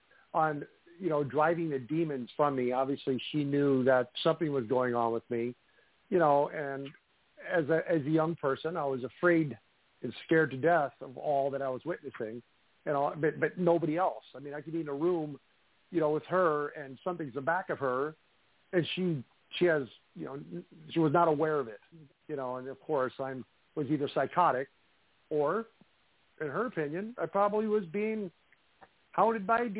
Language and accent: English; Midwest, United States; Growing up in the Midwest, living in, you know, old homes, it is kind of ironic that … means old house in English.